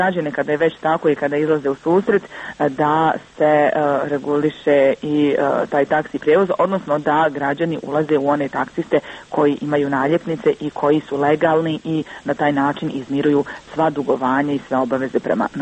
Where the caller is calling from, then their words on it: Tuzla, Federation of Bosnia and Herzegovina, Bosnia & Herzegovina; kod nas u Tuzli cijena taksi prevoza jednaka je cijeni, ajde da kažemo, prevoza u gradskom saobraćajnom preduzeću.